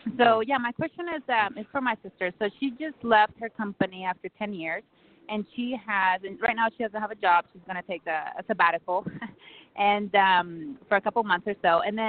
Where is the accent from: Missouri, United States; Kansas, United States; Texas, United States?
Texas, United States; Dallas